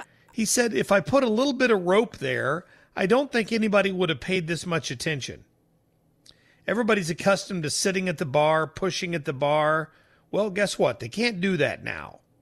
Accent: St. Louis, Missouri, United States; finds out we're from St. Louis, and he brings up he wants to talk about the Mike Brown case

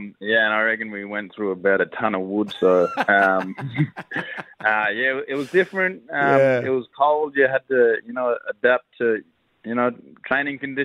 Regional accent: Halls Creek, Western Australia, Australia; so I was born and raised in Halls Creek, just a little town in the Kimberley region.

